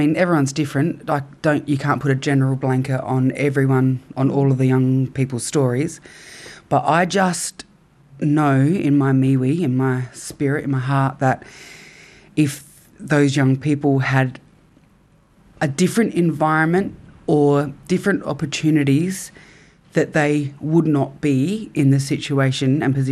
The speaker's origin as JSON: {"language": "English", "town": "Goolwa", "region": "South Australia", "country": "Australia", "tie": "born or raised there", "said": "So where I grew up in Goolwa, we are the end of the River Murray where it comes out."}